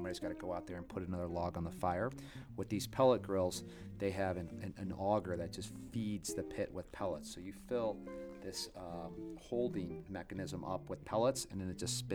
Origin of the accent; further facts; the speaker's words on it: St. Louis, Missouri, United States; I'm from St. Louis originally, and more people consume more sauce per capita in St. Louis than any other city in the United States.